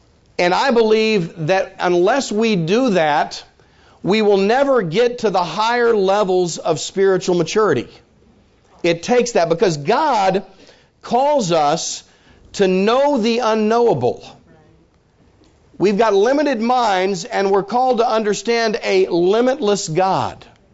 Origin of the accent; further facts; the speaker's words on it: Illinois, United States; I'm from Illinois. We have a lot of cows in Illinois, so I relate to these things very well.